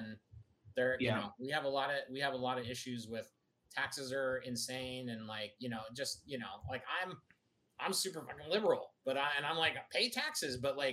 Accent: Colorado, United States; I'm from Colorado, and there's a town called Greeley, which is outside of Denver

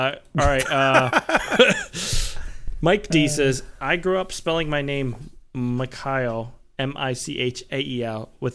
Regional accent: Canada

